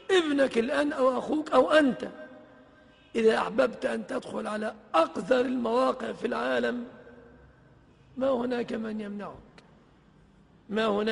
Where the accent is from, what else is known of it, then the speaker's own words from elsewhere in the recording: Egypt; حجب الفساد عن بلادنا مصر